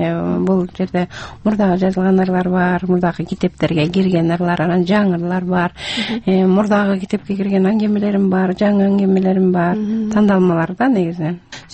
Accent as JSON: {"language": "Kyrgyz", "region": "Naryn Region", "country": "Kyrgyzstan", "lives_now": "Osh, Kyrgyzstan", "said": "Мен эми Оштун келинимин, өзүм Нарындыкмын."}